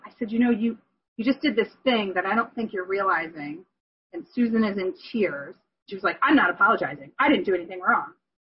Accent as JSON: {"language": "English", "region": "Connecticut", "country": "United States", "tie": "born or raised there", "also_born_or_lived": "California", "said": "I lived in California for 21 years. I grew up in Connecticut."}